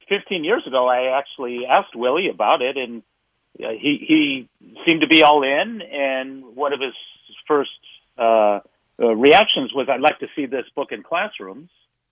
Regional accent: Bay Area, California, United States; also born or lived in San Diego; Well, I grew up here in the Bay Area. I saw the end of his career, late 60s, early 70s, and obviously he's everybody's favorite player.

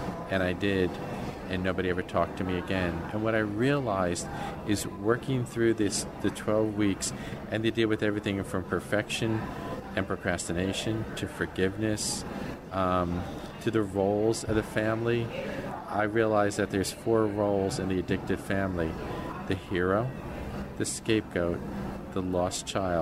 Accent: New Jersey, United States; Growing up in Jersey, we were like every family in the Northeast.

